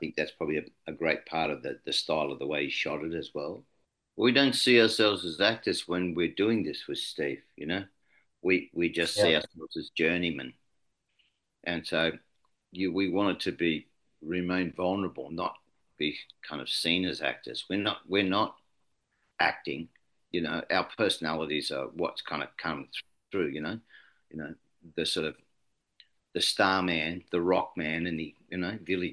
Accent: New South Wales, Australia; Well, I grew up in Western New South Wales

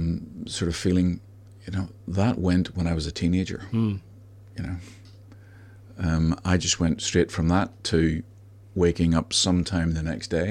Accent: Ireland; you know, being Irish, and which is ridiculous

